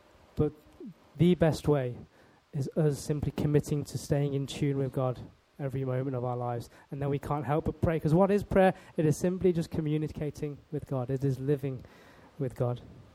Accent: Leicester, East Midlands, United Kingdom; So we grew up in Leicester, and we had lots of friends.

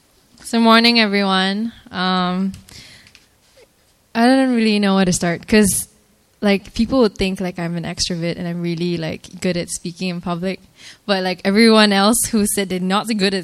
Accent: Malaysia; So my background, I'm from Malaysia. I don't know if you guys can tell. My accent comes out when I'm really, really excited.

